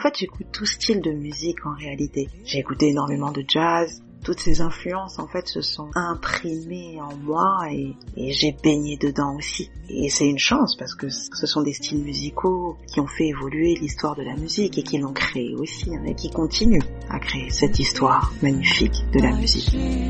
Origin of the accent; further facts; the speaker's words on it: Cameroon; Nous sommes des Bamilékés et Camerounais Bamilékés